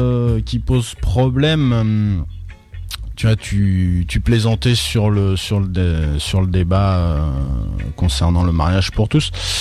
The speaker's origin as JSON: {"language": "French", "town": "Évreux", "region": "Normandy", "country": "France", "tie": "born or raised there", "said": "Je vais exposer à Évreux, ma ville natale, au tout début avril."}